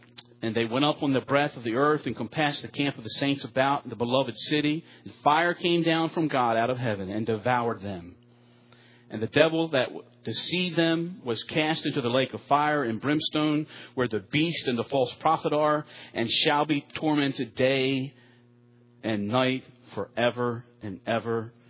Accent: Baltimore, Maryland, United States; Now, I told you I'm from Baltimore.

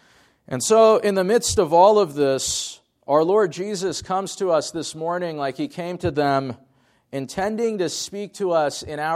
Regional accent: Washington, United States; I grew up in Eastern Washington before going off to college and going off to seminary. So I've enjoyed being back and ministering in Washington State.

